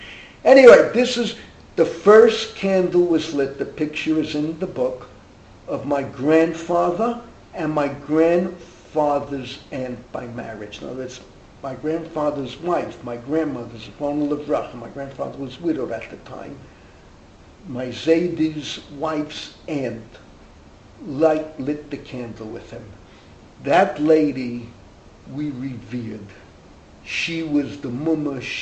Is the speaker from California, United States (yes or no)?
no; Bronx, New York, United States; As you know, I'm a third-generation American. My parents were born in Harlem. And I grew up in the Bronx.